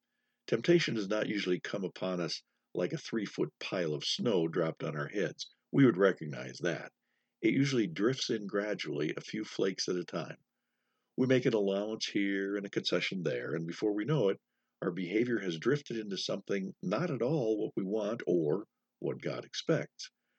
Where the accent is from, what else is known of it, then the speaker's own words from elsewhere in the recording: Minnesota, United States; also born or lived in North Dakota; It's not that I'm not used to snow, being a Minnesotan, or don't know what to do with drifting snow, having moved here from North Dakota.